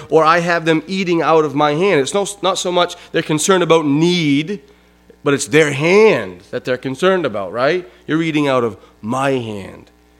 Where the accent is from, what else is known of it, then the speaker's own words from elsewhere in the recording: United States; We as an American culture have eaten the dainties of our rulers.